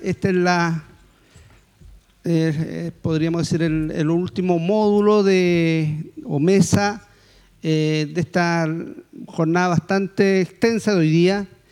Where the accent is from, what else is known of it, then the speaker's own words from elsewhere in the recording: Chile; Uno de los temas que siempre nosotros como chilenos